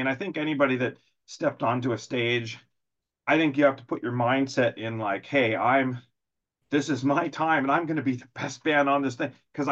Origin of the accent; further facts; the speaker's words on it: San Diego, California, United States; especially we're from San Diego. We drive 2 hours plus to get to LA.